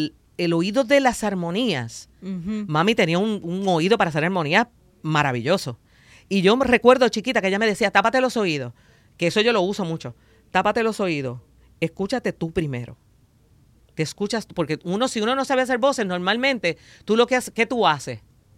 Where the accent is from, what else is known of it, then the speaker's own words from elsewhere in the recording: Fajardo, Puerto Rico; Pues yo vengo de un barrio pobre, Yo vengo de Puerto Real, en Fajardo